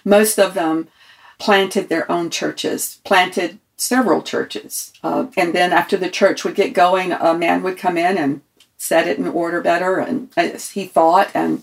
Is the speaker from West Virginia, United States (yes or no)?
no; South Carolina, United States; Yeah, I grew up in South Carolina, and I am fourth generational Pentecostal believer.